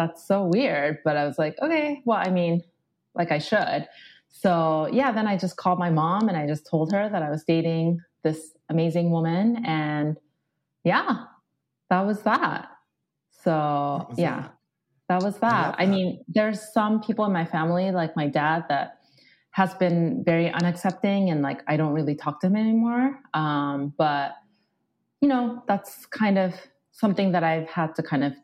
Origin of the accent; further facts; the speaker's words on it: Japan; moved away as an adult; because I grew up in Japan and it just like, there's no visibility for people out there.